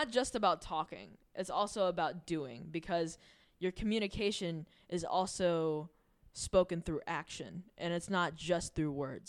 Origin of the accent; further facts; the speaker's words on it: United States; And as an American, I was just like, and as an American, I'm kidding.